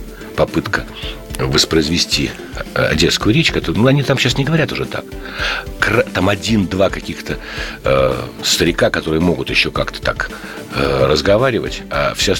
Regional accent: Moscow, Russia; Там мы, москвичи, не так.

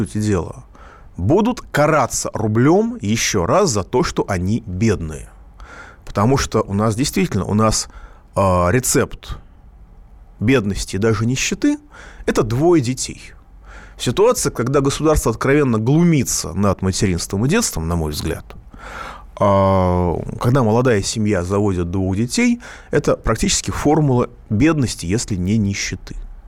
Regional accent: Moscow, Russia; я москвич

